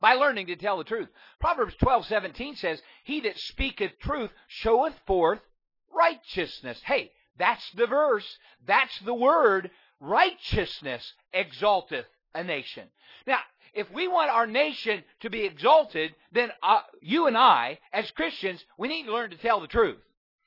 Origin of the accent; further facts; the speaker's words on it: United States; I'm proud to be an American. I thank God I'm American.